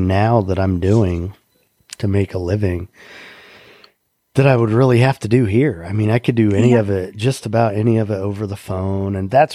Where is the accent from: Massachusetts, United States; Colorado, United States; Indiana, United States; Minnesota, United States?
Indiana, United States; moved away as an adult; But, you know, I grew up in Indiana and came down here when I was 23.